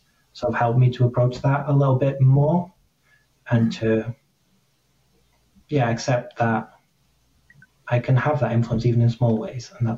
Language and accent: English; Wales, United Kingdom; because I was raised in Welsh education. So my most of my primary and all of my secondary school education was in the medium of Welsh.